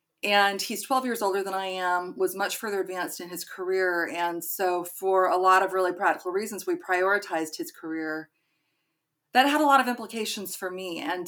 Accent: California, United States; moved away as an adult; also born or lived in Utah; now in Massachusetts, United States; I grew up in California and Utah, came out to Massachusetts when I was 18, attended Wellesley College

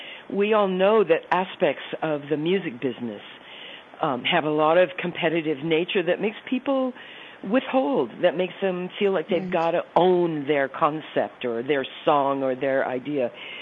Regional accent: South Dakota, United States; I'm from South Dakota, so the First Nations tribes there are very powerful in the story of that place. So I believe I grew up with those vibrations all in the air

